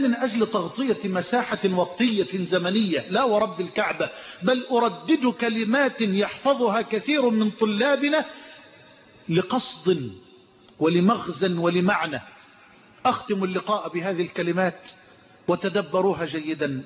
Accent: Egypt; بلدنا مصر

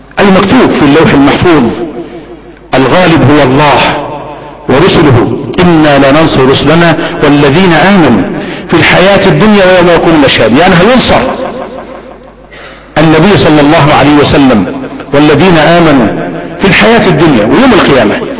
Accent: Egypt

